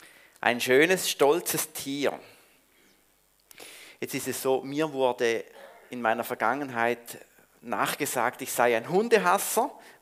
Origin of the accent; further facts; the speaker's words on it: St. Gallen, Switzerland; Ich komme aus St. Gallen, aus der Stami, auch ein FCG